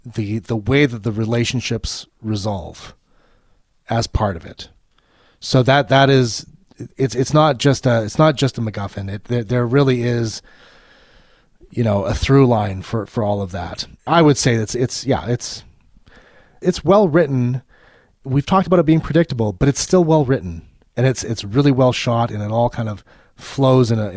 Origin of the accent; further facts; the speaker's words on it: Canada; as the listener knows, and you know, I'm not an American, I'm a Canadian.